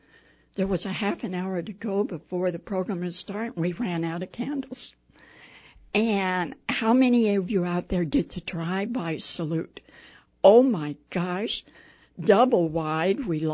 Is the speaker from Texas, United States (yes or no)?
no; Prescott Valley, Arizona, United States; And, of course, I'm from Prescott Valley, so I'm delighted to tell you